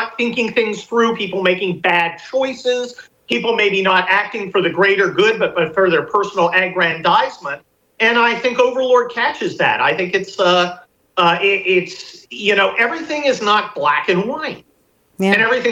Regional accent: United States; I mean, but I'm American.

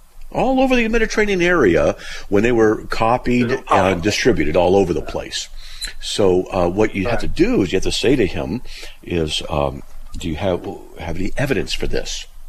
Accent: United States; I'm an American. I'm a U.S. citizen, right?

